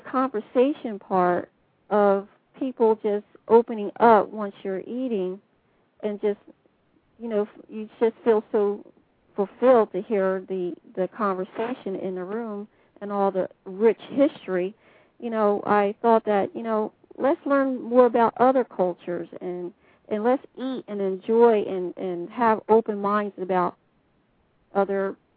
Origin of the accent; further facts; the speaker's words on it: New Jersey, United States; Nope, I'm from New Jersey.